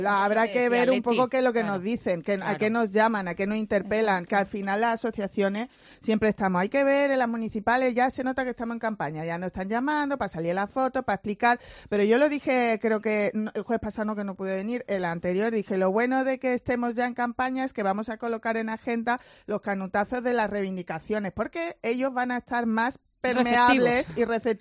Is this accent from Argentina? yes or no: no; Torremolinos, Andalusia, Spain; pero digo de Torremolinos, de mi pueblo. Ya sabéis, yo estoy de la costa.